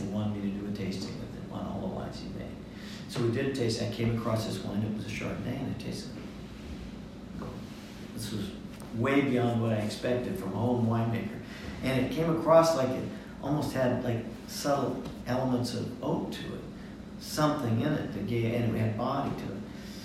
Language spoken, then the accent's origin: English; Modesto, California, United States; So, but I'm from Modesto, but I never worked for Gallo.